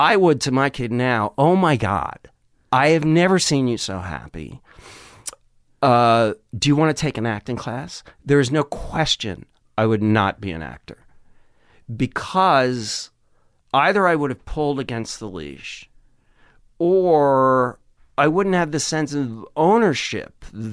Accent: Wisconsin, United States; it never occurred to me growing up in Wisconsin

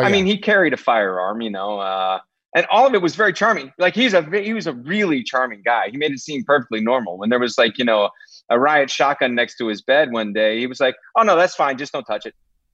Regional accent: Dallas, Texas, United States; Well, this was in Dallas.

